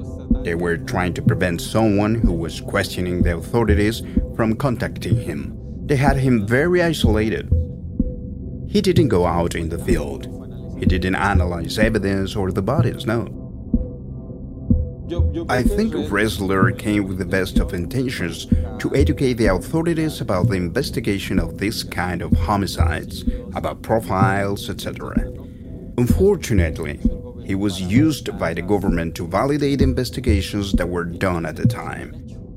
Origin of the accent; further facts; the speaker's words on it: Ciudad Juárez, Chihuahua, Mexico; Well, I'm originally from Ciudad Juarez.